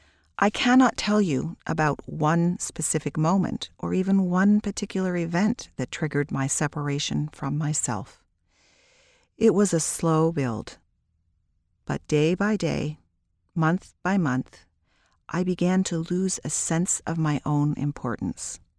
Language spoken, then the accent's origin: English; Kingston, Ontario, Canada; I grew up in Kingston, Ontario, Canada, with three siblings, one sister and two brothers.